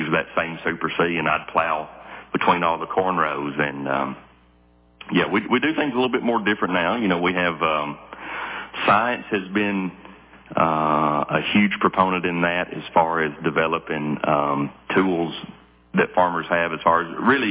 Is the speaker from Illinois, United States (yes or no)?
no; Alabama, United States; my great grandfather on the farm that I grew up in Alabama, he would have had all of those same tools